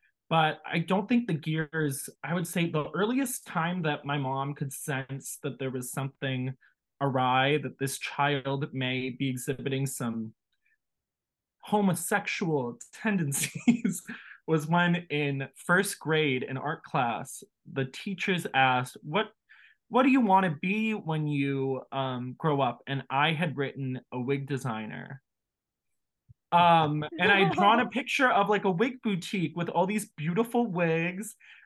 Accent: New York, United States; But yeah, growing up in New York was weird.

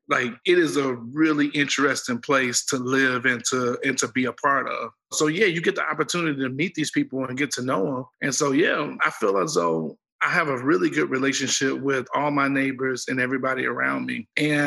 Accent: Southern US, United States; Again, I'm from the South, so I think that I'm just being my natural self

